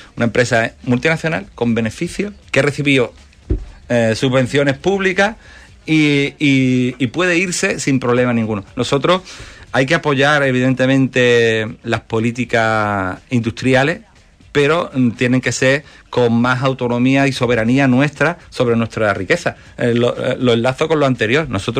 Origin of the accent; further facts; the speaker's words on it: Málaga, Andalusia, Spain; yo soy malagueño, en Málaga se ha multiplicado por dos